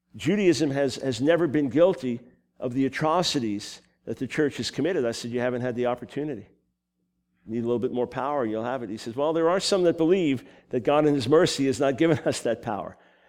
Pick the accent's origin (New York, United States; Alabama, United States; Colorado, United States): New York, United States; I'm a New Yorker. I'm in New Jersey.